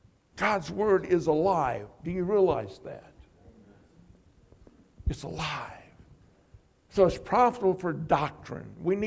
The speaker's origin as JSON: {"language": "English", "region": "Mississippi", "country": "United States", "tie": "born there", "also_born_or_lived": "Wisconsin / Illinois", "said": "my language is broken up between Mississippi in Wisconsin and Illinois. I was born in Mississippi, but I've lived more in the north than I have in the south."}